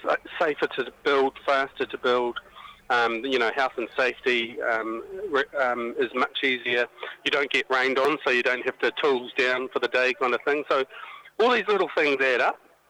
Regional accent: Rotorua, Bay of Plenty, New Zealand; just visited a site actually in Rotorua, my hometown

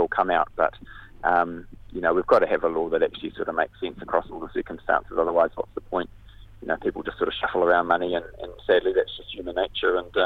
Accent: West Auckland, Auckland, New Zealand; You know, I grew up in West Auckland

